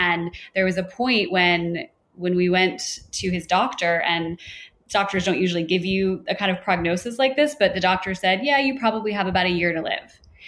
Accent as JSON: {"language": "English", "region": "New York", "country": "United States", "said": "I'm also from New York."}